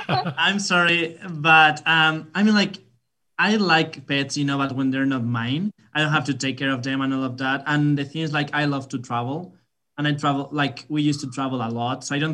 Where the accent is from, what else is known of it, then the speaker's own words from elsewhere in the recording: Spain; English is a second language; Yeah, we are from Spain. That's all we do. Play soccer and talk about soccer, right?